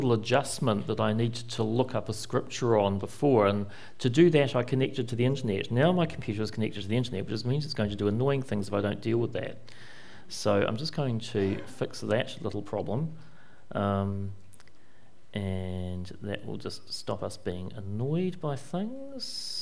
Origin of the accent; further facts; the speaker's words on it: Wainuiomata, Wellington, New Zealand; I grew up in Wainuiomata. Martial. I was born here, lived here till 1980, and then moved into Wellington until 2014, when I came back to Wainuiomata Martial